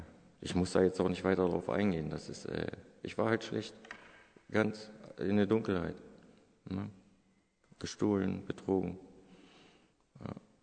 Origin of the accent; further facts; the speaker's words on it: Hanover, Lower Saxony, Germany; ich komme aus Hannover, vom neuen Land